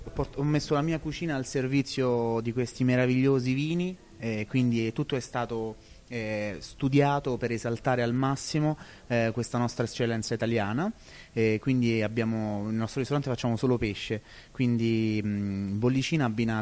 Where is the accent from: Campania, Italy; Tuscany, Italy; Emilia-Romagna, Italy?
Campania, Italy; Naples; il mare poi sta nelle mie corde, sin da piccolo sono napoletano